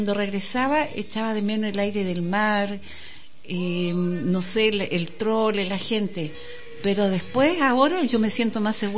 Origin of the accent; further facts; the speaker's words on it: Valparaíso, Chile; yo nací en Valparaíso y viví en el Cerro Placeres, después nos fuimos al Cerro Alegre. Yo viví después en Cerro Concepción y después volví acá a Villa Alemana.